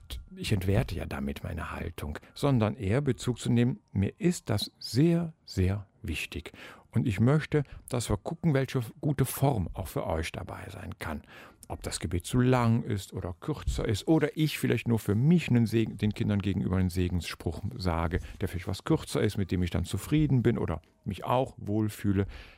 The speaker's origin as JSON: {"language": "German", "region": "Eifel", "country": "Germany", "said": "Ich komme aus der Eifel, da ist das Dialekt gesprochen."}